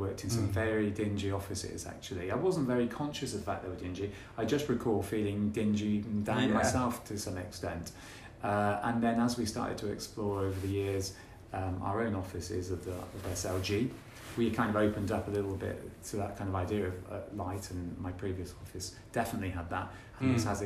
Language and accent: English; Gloucester, South West England, United Kingdom